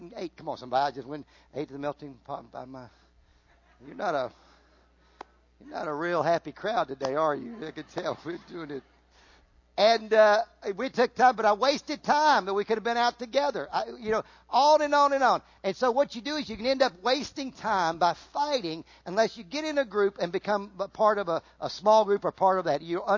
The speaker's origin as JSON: {"language": "English", "town": "Riverside", "region": "California", "country": "United States", "tie": "born there", "said": "I was born in Riverside, California."}